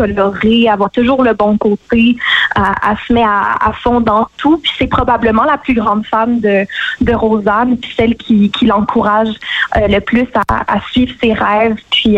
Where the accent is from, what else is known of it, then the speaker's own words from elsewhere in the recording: Ontario, Canada; Moi, en tant que franco-ontarienne, c'était semblable à des accents que j'avais déjà entendus dans la région